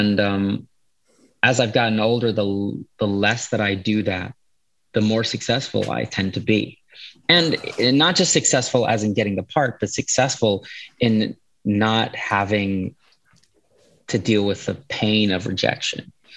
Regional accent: Texas, United States; because I grew up in South Texas, which is pretty heavily Christian, but also heavily Catholic.

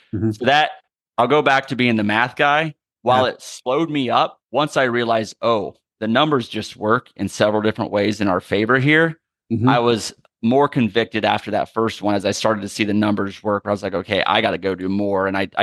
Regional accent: Ohio, United States; I'm from Ohio, married to my wife, Marsha.

